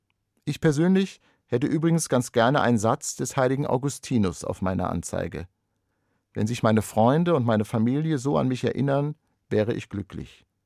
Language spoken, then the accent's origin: German; Wiesbaden, Hesse, Germany; über Ereignisse in meiner Heimatstadt Wiesbaden zu informieren